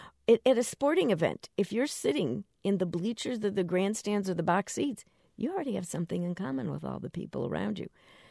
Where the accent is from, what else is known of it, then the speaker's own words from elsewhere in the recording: Chicago, Illinois, United States; now in San Francisco, United States; because I'm from Chicago and I live here in San Francisco.